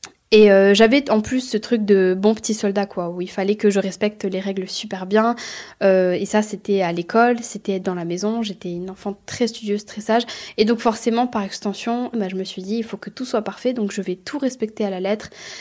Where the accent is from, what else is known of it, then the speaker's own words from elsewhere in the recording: Metz, Grand Est, France; j'ai 21 ans, je viens de Metz, dans le Grand Est.